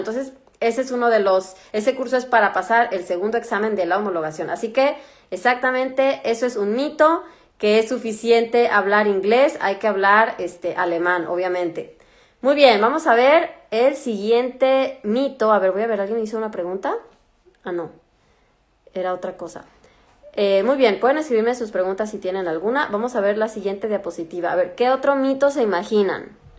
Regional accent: Mexico; now in Germany; yo soy de México

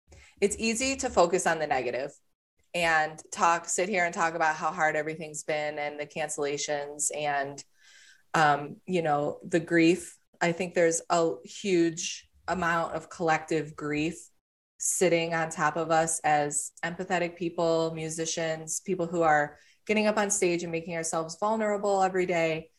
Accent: Cleveland, Ohio, United States; I'm actually originally from the Cleveland area. And I joke that they kicked me out because I was, that Ohio kicked me out because I was a Michigan hockey fan when I was growing up.

